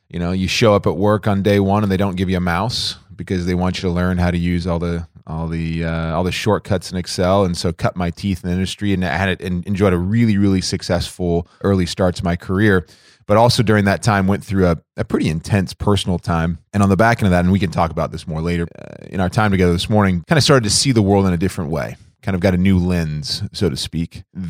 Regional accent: Illinois, United States; also born or lived in Oregon; Yeah, so, you know, we grew up in Oregon, but moved to Illinois kind of middle elementary age. And so really spent most of my childhood in Illinois.

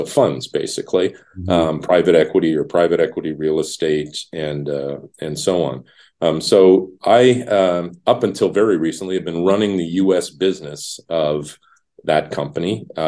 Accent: Montreal, Quebec, Canada; also born or lived in Ottawa / Toronto; I grew up in Canada, actually. When I was young, I lived in Montreal, and then we moved around a little bit. Ottawa, which is the nation's capital. Toronto, eventually, where I lived for 10 years

